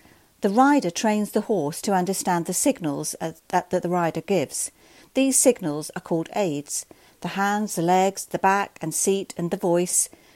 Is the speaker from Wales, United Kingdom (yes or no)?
no; Solihull, West Midlands, United Kingdom; also born or lived in Birmingham, United Kingdom; I was born in Birmingham and brought up in Solihull, a town between Birmingham and Stratford-upon-Avon in Warwickshire. My parents were not horsey at all, both being from working-class backgrounds